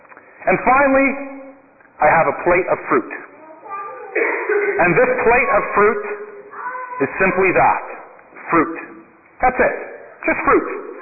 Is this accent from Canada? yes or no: yes; Regina, Saskatchewan, Canada; born there; I was baptized at Our Savior's Lutheran Church in Regina, Saskatchewan